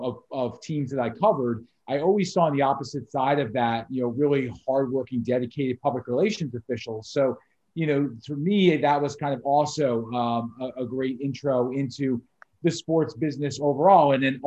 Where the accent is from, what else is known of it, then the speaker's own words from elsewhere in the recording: Paramus, New Jersey, United States; I grew up in Paramus, New Jersey, just across the river, with a love of sports and all sports